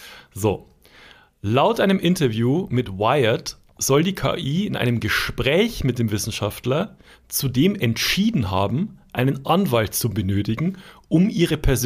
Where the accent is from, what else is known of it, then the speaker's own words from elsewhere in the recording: Bavaria, Germany; moved away; aus meiner alten Heimat, in der Mittelbayerischen Zeitung